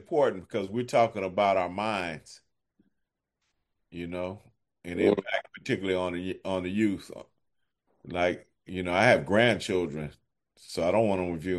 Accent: Compton, California, United States; also born or lived in Los Angeles; well, I was born in L.A., but I was raised in Compton.

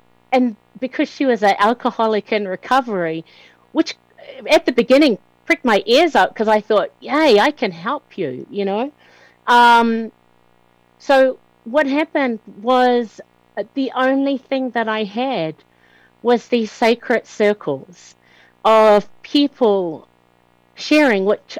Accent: Auckland, New Zealand; come from the tribes of Napui and also Rere Ahua. Where I was born and raised is in Auckland, New Zealand. And my marae is Te Hape.

